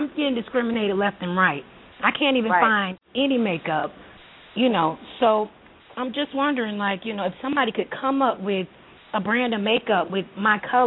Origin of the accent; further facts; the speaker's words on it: Florida, United States; I'm from Florida.